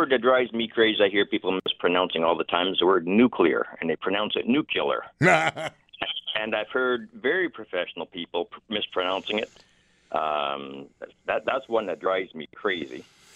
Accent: Windsor, Ontario, Canada; I'm from Windsor originally.

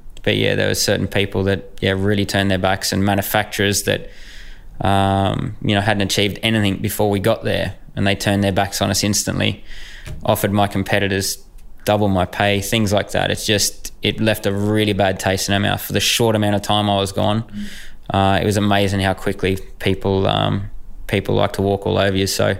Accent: Australia; We had help from the Grand Prix Association because we're Australian and one of the only ones in the championship.

